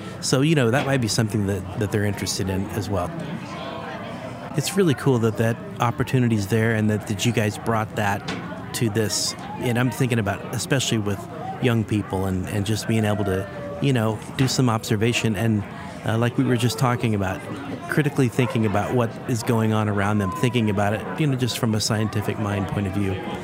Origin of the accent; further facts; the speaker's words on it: Kirkland, Washington, United States; I'm from Kirkland, Washington, right across the lake from Seattle.